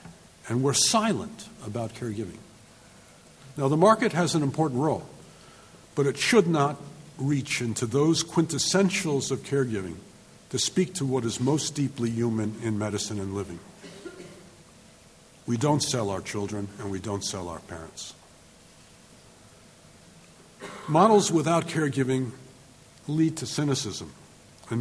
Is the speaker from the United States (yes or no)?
yes; New York City, New York, United States; I grew up in New York City in the 1940s.